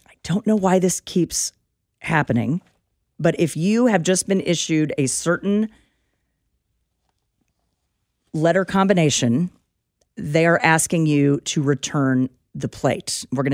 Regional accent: Topeka, Kansas, United States; I'm from Topeka. Hell, it's our zip code.

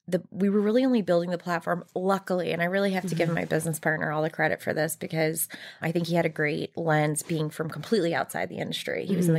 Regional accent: Savannah, Georgia, United States; So I grew up in the Southeast. I grew up in Savannah, Georgia.

